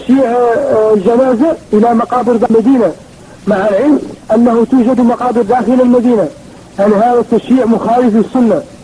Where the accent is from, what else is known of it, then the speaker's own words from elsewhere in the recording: Morocco; أنا من المغرب وعندي سؤال بارك الله فيكم